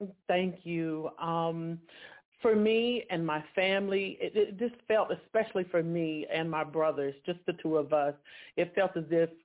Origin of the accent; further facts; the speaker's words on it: Light Oak, North Carolina, United States; also born or lived in Charlotte, United States; I was born and raised in Light Oak community and also Charlotte area. Those areas are precious to me.